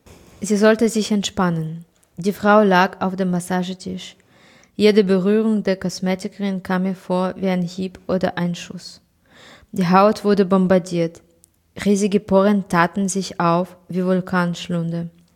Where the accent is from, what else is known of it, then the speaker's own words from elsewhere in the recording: Kyiv, Ukraine; Ich komme aus Kiew und meine Stadt ist überhaupt nicht unter Beschuss.